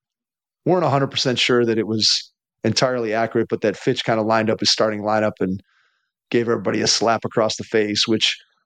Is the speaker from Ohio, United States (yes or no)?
yes; Cleveland, Ohio, United States; I grew up in Cleveland, so I was born in 1970.